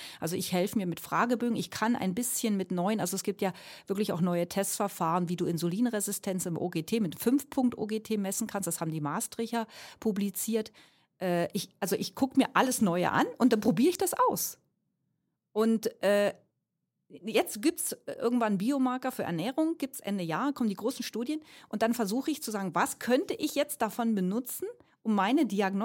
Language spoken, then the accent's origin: German; Germany; moved away as an adult; weil wir natürlich es in Deutschland, wo ich herkomme, bis 2008 habe ich in Deutschland gearbeitet